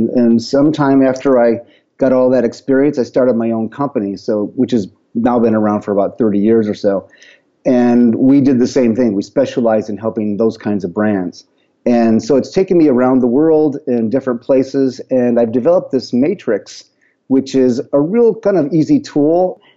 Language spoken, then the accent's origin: English; Toledo, Ohio, United States; Well, I'll start with the fact that I was born and raised in Toledo, Ohio.